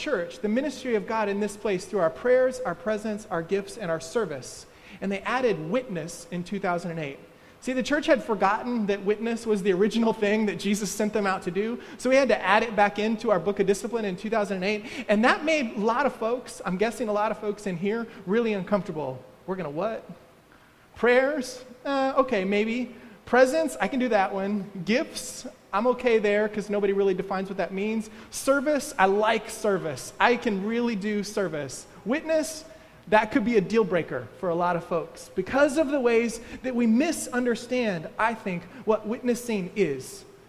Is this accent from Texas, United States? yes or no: yes; Texas, United States; And I grew up in Texas.